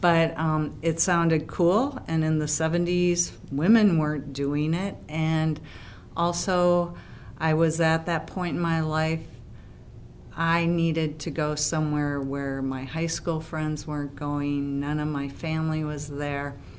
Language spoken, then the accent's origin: English; Madison, Wisconsin, United States; I grew up here in Madison, Wisconsin, and my parents, we camped. But I was an urban girl back then. I think the population of Madison was about 177,000.